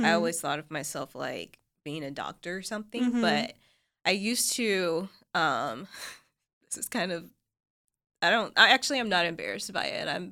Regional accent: Little Rock, Arkansas, United States; also born or lived in Tennessee / Mississippi / Texas / Pennsylvania; I was born in Little Rock, Arkansas. I actually moved around a lot as a kid. Uh-huh. So I've lived in Tennessee and Mississippi and Texas and Pennsylvania and Kansas and I think that's everything. And then we ended up back in Arkansas when I was in eighth grade.

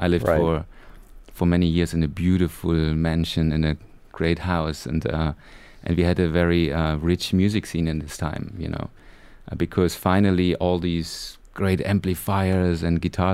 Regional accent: East Germany, Germany; when I was a kid, I grew up in East Germany, I always wanted to be a sailor because we couldn't travel far.

